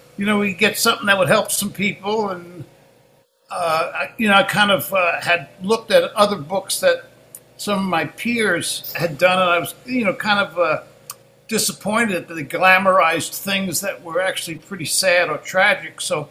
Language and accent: English; Bronx, New York, United States; Yeah. I grew up in the Bronx